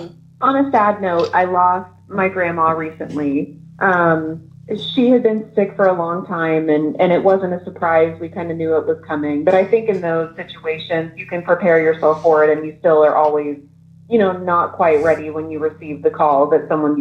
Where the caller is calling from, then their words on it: Dallas, Texas, United States; I'm calling from Dallas.